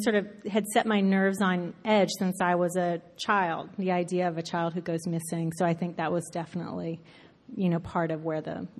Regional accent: Gulf Coast, United States; the beaches I grew up with on the Gulf Coast were just these warm, balmy, you know, yeah.

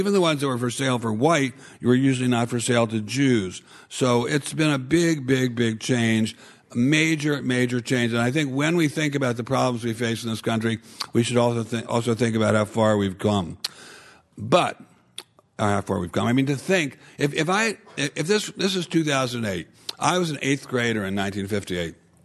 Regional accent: Maryland, United States; born or raised there; also born or lived in Virginia

